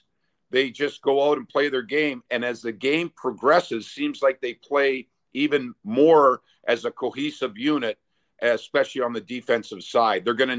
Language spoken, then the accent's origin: English; Canada; I'm originally from Canada. My roots are there.